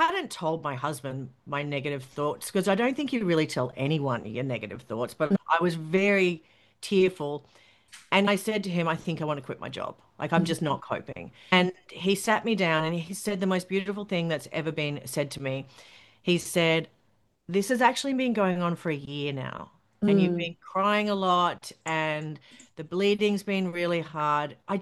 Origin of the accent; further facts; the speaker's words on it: Queensland, Australia; My friendship group, I grew up in country Queensland, so I moved away from my hometown for work.